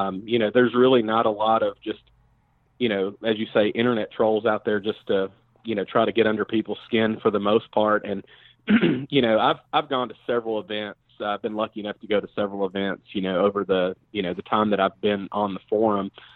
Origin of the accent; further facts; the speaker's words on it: Nashville, Tennessee, United States; now in Charlotte, United States; I'm originally from Nashville. I recently, this past February, relocated to the Charlotte, North Carolina, area.